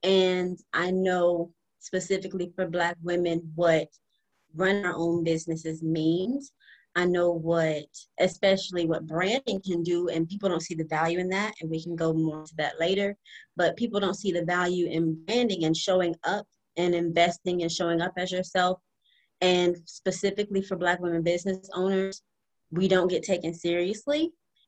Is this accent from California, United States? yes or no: no; Florida, United States; I'm not going to tarry, as my grandma would say, because I'm from Florida, near Alabama.